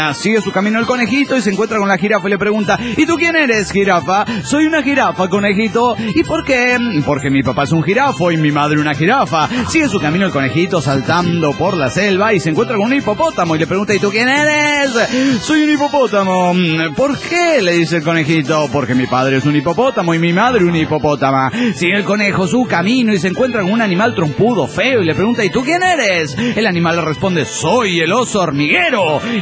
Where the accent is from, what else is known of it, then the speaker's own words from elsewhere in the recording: Ciudad Juárez, Chihuahua, Mexico; de Ciudad Juárez.